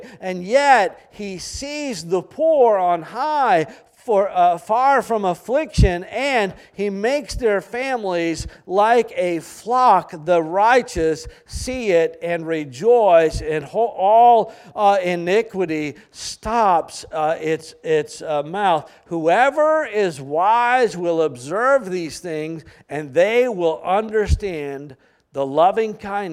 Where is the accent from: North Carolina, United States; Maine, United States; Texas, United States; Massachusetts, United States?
Maine, United States; I'm from Maine, so I like moose.